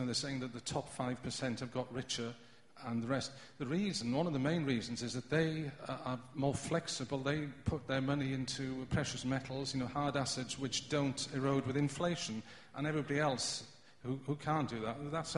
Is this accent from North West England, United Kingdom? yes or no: no; Wales, United Kingdom; I'm from Wales, actually.